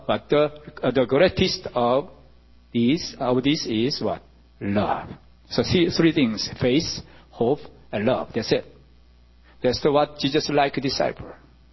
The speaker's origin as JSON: {"language": "English", "region": "New York", "country": "United States", "second_language": "English", "said": "I come from New York and I never seen image there. And all Korea, Asia, never seen any Amish group, but anyway, I am city boy. I grown up in all the city all the time"}